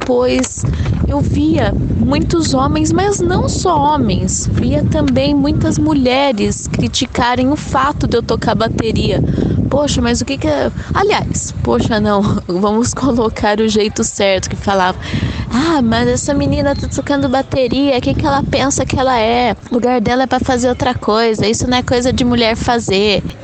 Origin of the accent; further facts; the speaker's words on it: Campinas, São Paulo, Brazil; also born or lived in Monte Mor; baterista das bandas … Sou do interior de São Paulo, digamos que de Campinas e também Monte Mor, que é uma cidade vizinha de Campinas.